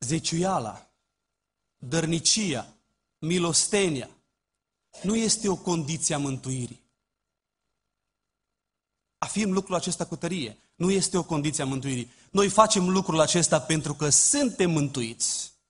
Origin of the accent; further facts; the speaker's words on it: Romania; noi, ca români